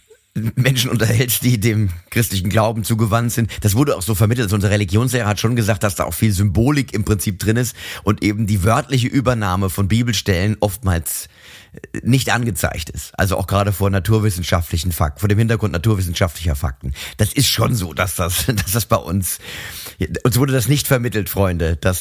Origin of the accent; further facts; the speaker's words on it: Mainz, Rhineland-Palatinate, Germany; Bei uns in Mainz gibt es zwei Schulen, die kirchlich getragen, also es gibt mehr, aber da, wo ich war